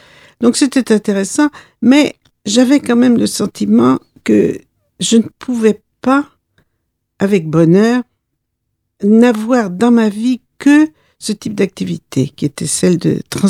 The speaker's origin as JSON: {"language": "French", "region": "Brittany", "country": "France", "tie": "born or raised there", "said": "je suis la fille d'une institutrice et j'ai vécu mon enfance en Bretagne."}